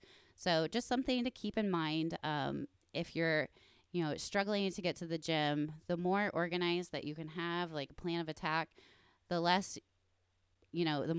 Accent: Indiana, United States; I have my MPC Indiana meeting this weekend. So I'm excited to get back to my home state and see all of my MPC peeps.

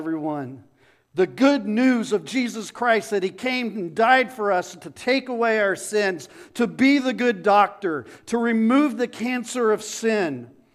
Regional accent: Phoenix, Arizona, United States; And I'm a city guy. I grew up in Phoenix. I went to school out here.

